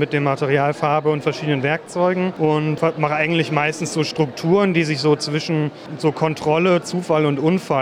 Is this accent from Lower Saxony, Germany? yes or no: yes; Wilhelmshaven, Lower Saxony, Germany; Ich freue mich sehr, vor allem weil es meine Heimatstadt ist und ich bin schon als kleiner Zwerg hier